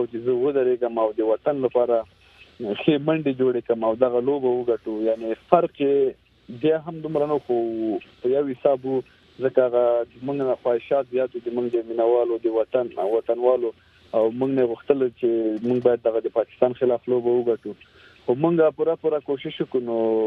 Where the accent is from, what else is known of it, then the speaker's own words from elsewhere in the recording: Afghanistan; موږ د افغان یم د افغان زوی یم او زه خپل افغاني احساسات لرم او زه فخر کوم په افغانستان باندې